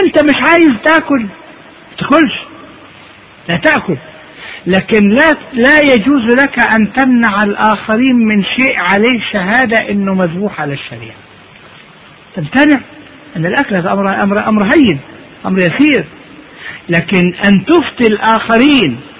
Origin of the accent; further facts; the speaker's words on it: Egypt; يعني احنا برضو عندنا في مصر اللي بيتباع مال الجبنة